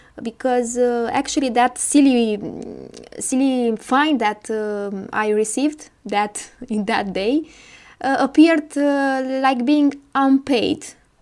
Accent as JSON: {"language": "English", "country": "Romania", "tie": "born or raised there", "said": "I'm from Romania. And I want to tell you a story that happened to me when I was about 15 years old. My parents are farmers and I grew up in the countryside."}